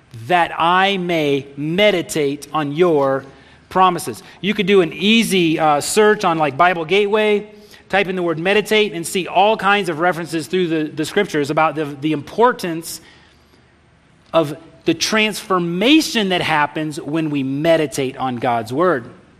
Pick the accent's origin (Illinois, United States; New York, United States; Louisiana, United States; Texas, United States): Texas, United States; Man, I grew up in Texas.